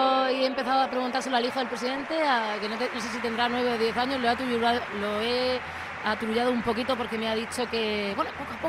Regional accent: Cartagena, Region of Murcia, Spain; Yo tenía muchas ganas por trabajar por mi tierra, directamente en Cartagena

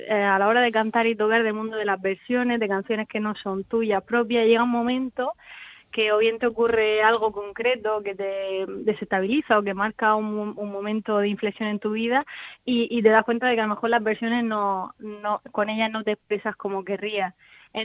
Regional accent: Molina, Region of Murcia, Spain; aquí en mi pueblo Molina ya he estado varias veces, he hecho varios concursos

